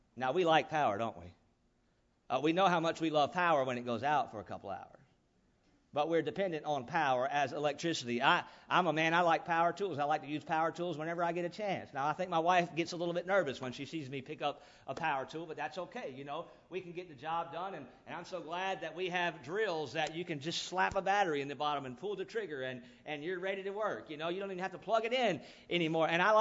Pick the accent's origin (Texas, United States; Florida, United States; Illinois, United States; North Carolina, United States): North Carolina, United States; Charlotte; now in Georgia, United States; I'm originally from North Carolina, Charlotte area, and I went to Bible college in North Carolina.